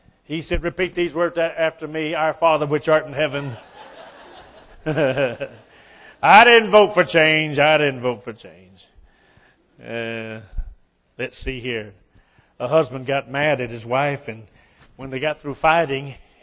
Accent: West Virginia, United States; And I'm from West Virginia, and I get all these, you know, saddest jokes all the time about where I'm from. But I did wear my shoes. Amen. I'm hillbilly, but I'm sophisticated hillbilly.

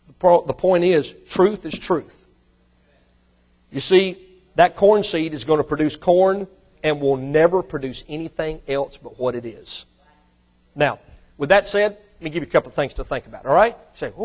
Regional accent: Mississippi, United States; hey, when we was raised in Mississippi, people in North Mississippi, we considered them Yankees.

